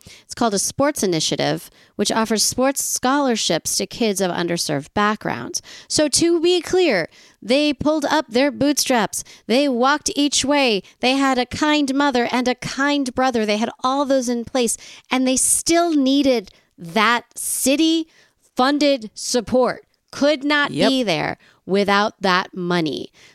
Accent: United States; Yeah, I'm so American.

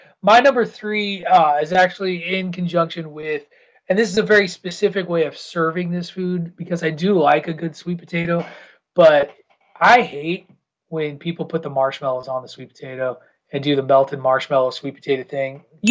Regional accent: Midwest, United States; now in New England, United States; Where I will have been in New England longer than I was a Midwesterner. But I am still a Midwesterner at heart when it comes to food.

